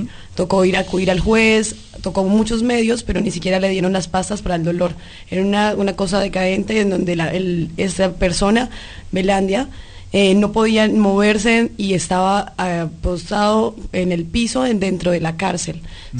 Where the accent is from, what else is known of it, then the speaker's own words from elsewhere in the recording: Santander, Colombia; en Santander, de donde soy